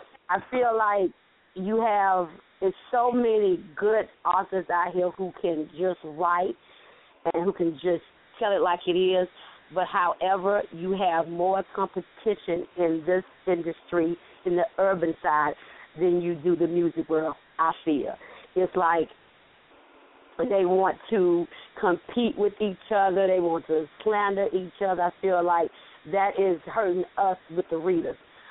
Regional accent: Chester, South Carolina, United States; I am from South Carolina, from Chester, South Carolina. I live in Rock Hill, and I work in Charlotte. I am a very local girl.

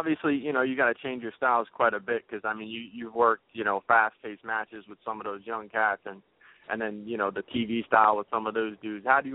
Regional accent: New Jersey, United States; I'm from Jersey

